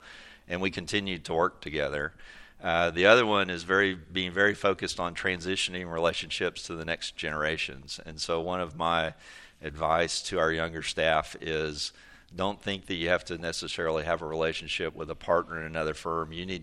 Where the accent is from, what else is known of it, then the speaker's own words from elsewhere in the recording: Longview, Texas, United States; I grew up in Longview in East Texas